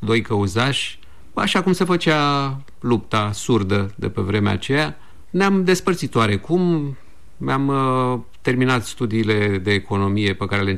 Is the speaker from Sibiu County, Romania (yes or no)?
no; Bucharest, Romania; Sunt bucureștean și nu mai sunt tânăr. Am început școala în 1965